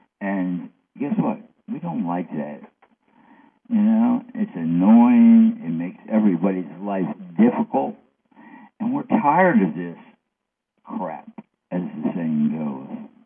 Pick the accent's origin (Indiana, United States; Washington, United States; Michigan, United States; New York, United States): New York, United States; I'm from New York, and there's a governor in New York